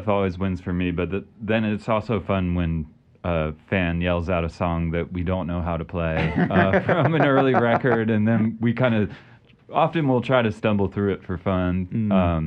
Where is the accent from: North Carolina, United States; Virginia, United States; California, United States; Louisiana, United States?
North Carolina, United States; Durham; because I grew up in Durham, mm-hmm. and I grew up going to the EnoFest